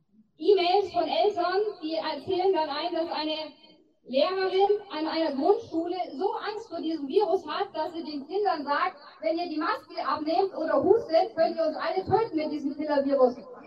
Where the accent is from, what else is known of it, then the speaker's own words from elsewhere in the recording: Aichach-Friedberg, Bavaria, Germany; Ich komme aus Eichhardt-Friedberg.